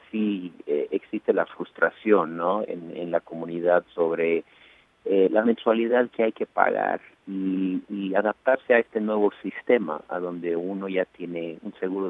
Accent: Los Angeles, California, United States; now in Maryland, United States; Yo, antes de vivir acá en Maryland, en la costa este, yo crecí en Los Ángeles

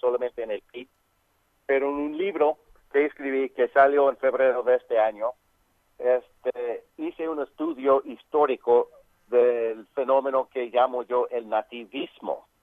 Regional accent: United States; born there; yo nací aquí, mis padres nacieron aquí. De hecho, yo soy americano de octava generación de origen mexicano. Mi familia ha estado aquí antes de que existiera Estados Unidos.

